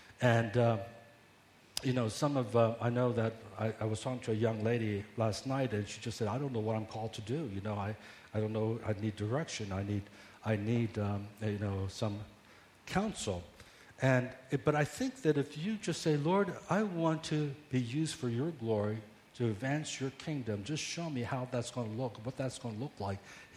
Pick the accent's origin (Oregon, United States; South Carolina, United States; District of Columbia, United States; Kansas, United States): District of Columbia, United States; Washington; also born or lived in Maryland; now in Los Angeles, United States; I grew up in the East Coast, Washington, D.C., never, you know, really traveled around the country.